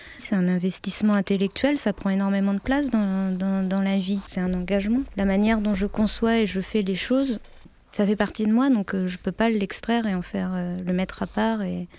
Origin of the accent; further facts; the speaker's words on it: Normandy, France; J'ai grandi dans l'Eure et j'habite à Gers, dans la Manche.